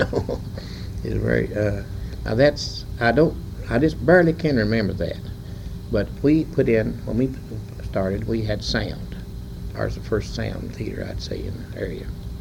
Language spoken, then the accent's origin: English; Kentucky, United States; also born or lived in Falmouth; I was born in Falmouth, Kentucky, and that's Pendleton County. And I came to Estill County at the age of approximately 2 years old.